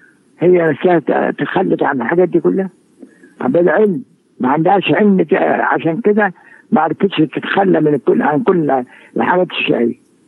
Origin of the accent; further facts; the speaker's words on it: Egypt; لأن الرواش دي بتبقى عند الناس كلها حتى عندنا في مصر هنا